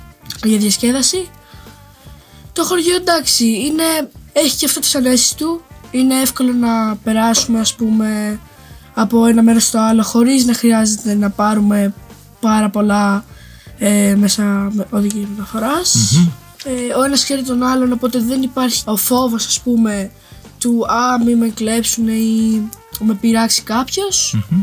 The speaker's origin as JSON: {"language": "Greek", "region": "Western Greece", "country": "Greece", "said": "Είμαι από τον Πλάτωνα Ηλίας, ένα κοντινό χωριό στο Πελόπιο."}